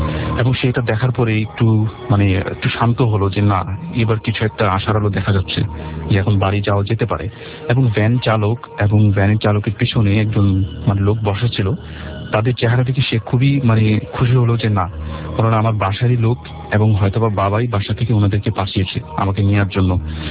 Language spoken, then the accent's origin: Bangla; Dhaka, Dhaka Division, Bangladesh; আমি পুরান ঢাকা থেকে এসেছি, আমি এসএসসি এ পড়ছি।